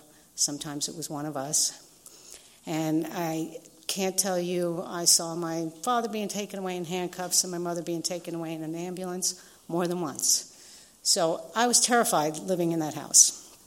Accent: New York, United States; moved away; Prior to that was New York. New York. And it still hasn't left me. I'm still a New Yorker.

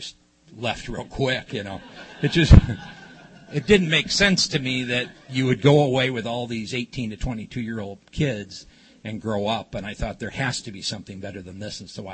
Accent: Chicago, Illinois, United States; I grew up in Chicago in the Midwest, and grew up in a large Irish Catholic family.

